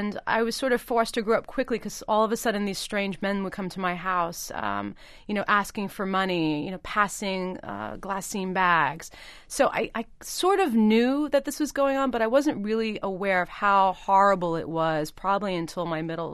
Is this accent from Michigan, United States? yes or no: no; Brooklyn, New York, United States; when we grew up in Brooklyn, the mentality was that whatever happened in your family, you kept it within your family.